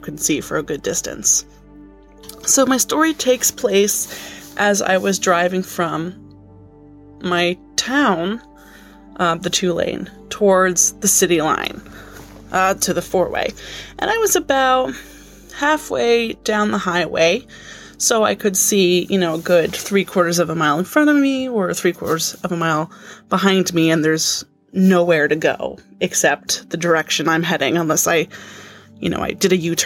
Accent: Albany, New York, United States; I'm from Albany, New York.

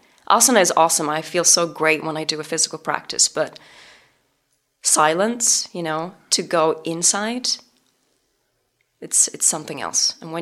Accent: England, United Kingdom; moved away as an adult; now in Los Angeles, United States; And this was in Los Angeles when I moved from England to LA.

